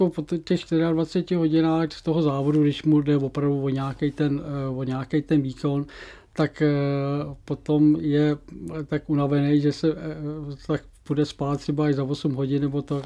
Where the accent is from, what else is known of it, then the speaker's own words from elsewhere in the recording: Prague, Czechia; now in Sokolov, Czechia; A já dneska bydlím v Sokolově, že jo, přestože jsem rodilý Pražák.